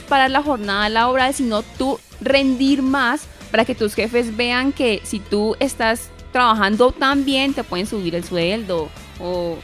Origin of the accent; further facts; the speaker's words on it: Colombia; Creo que es algo muy valioso que hay que aprender también como colombianos de los japoneses